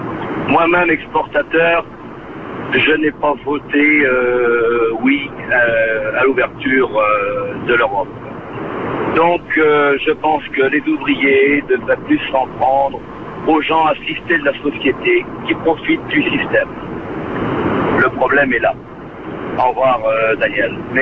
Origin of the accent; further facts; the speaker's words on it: Brittany, France; je suis de la Bretagne, j'ai une petite entreprise de 20 personnes.